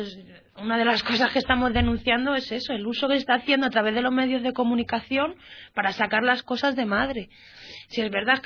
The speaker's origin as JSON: {"language": "Spanish", "town": "Alcorcón", "region": "Community of Madrid", "country": "Spain", "said": "Nosotros somos de Alcorcón, vivimos allí"}